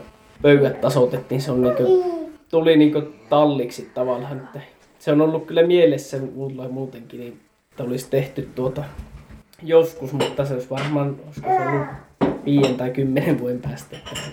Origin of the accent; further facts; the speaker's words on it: Tornio, Lapland, Finland; ja me ollaan tällä meillä Piessanmäellä tässä Heinienkässä Tornion Liakassa. Ja kotoisin meillä on tuosta parin kilometrin päästä, Juntin päästä